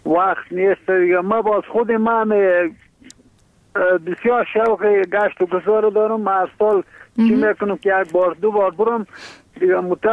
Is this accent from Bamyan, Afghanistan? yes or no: yes; Bamyan, Afghanistan; ما خود راستی از بامیان هستیم